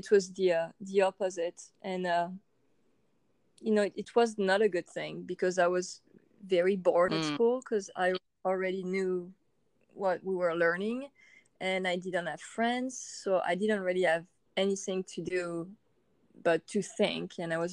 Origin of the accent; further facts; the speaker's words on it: France; I was born and raised in France